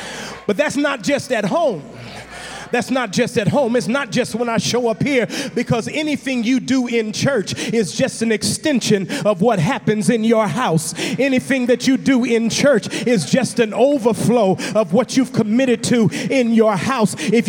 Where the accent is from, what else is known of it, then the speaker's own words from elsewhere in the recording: Cleveland, Ohio, United States; I grew up in Cleveland, and I remember Saturday nights.